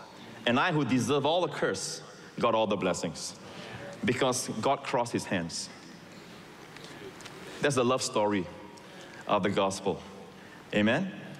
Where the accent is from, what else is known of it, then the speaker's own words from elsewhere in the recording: Malaysia; also born or lived in Singapore; I have, as a young boy, you know, growing up in Malaysia. I was born in Singapore. I'm a Singapore citizen. But I thank God for Malaysia. That's my boyhood country.